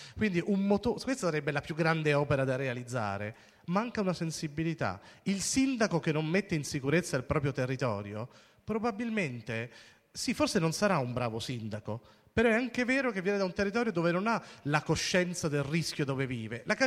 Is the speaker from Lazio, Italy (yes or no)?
yes; Rome, Lazio, Italy; rispetto a Roma, da dove vengo io